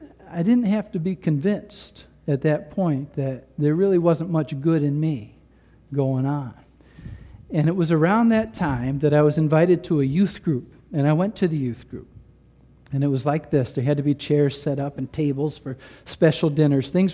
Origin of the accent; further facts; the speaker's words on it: New York, United States; Maybe went down to Richmond, or we came from New York State, go to Albany, and people stand on the steps of the Capitol